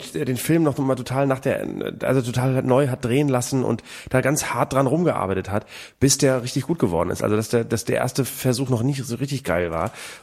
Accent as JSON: {"language": "German", "region": "Bremen", "country": "Germany", "tie": "born or raised there", "said": "in meiner Heimatstadt gehabt, in Bremen."}